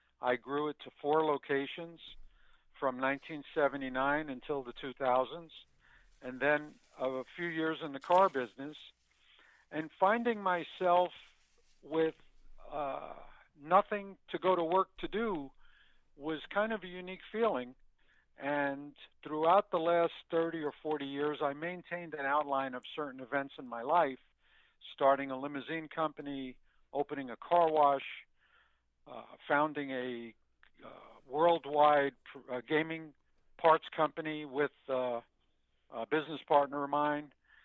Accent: Brooklyn, New York, United States; You know, growing up in Brooklyn was very unique in the 1960s

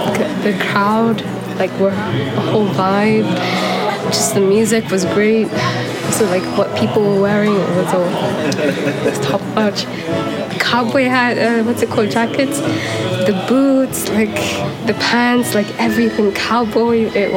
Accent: Nairobi, Kenya; I'm from Nairobi.

